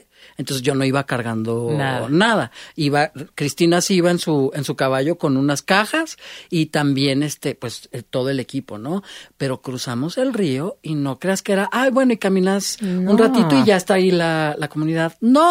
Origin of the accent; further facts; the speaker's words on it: Mexico; Cuando en España, pues yo soy mexicano.